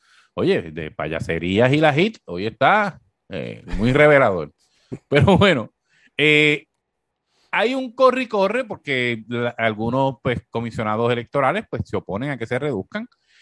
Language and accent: Spanish; Corozal, Puerto Rico; yo te voy a hablar de mi pueblo, en Corozal.